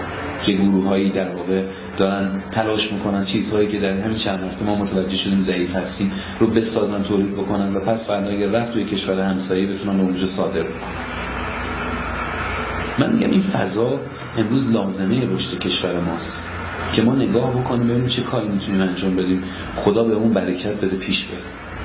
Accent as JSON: {"language": "Persian", "country": "Iran", "said": "بگیم که ما با همین، ما ایرانی هستیم"}